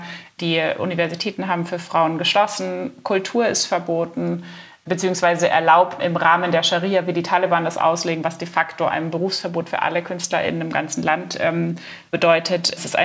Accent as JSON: {"language": "German", "region": "Bavaria", "country": "Germany", "said": "Ich komme aus Bayern, ich kenne die Berge"}